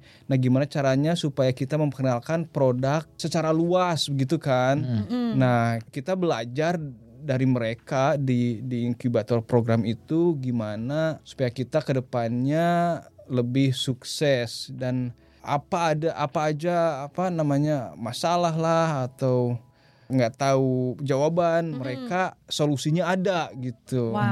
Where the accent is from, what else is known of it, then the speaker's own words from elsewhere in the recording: Bandung, West Java, Indonesia; ayo saya asal Bandung